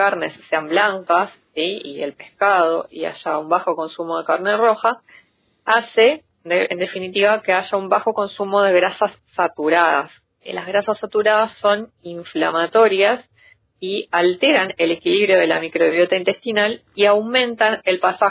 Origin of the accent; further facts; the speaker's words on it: Uruguay; esforzándonos como uruguayos para comer pescado